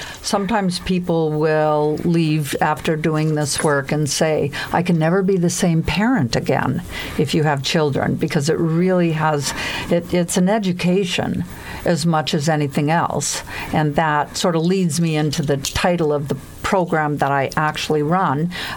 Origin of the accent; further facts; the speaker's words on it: San Diego, California, United States; It's very cold, but I'm here from San Diego.